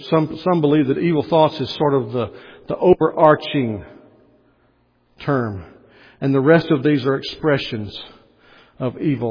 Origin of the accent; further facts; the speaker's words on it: Texas, United States; also born or lived in Louisiana; I grew up in Southeast Texas. I was a pastor in Louisiana for a long time.